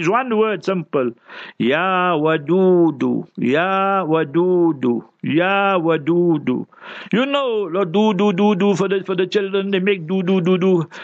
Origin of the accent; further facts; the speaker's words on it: India; I'm born an Indian. Is it my control?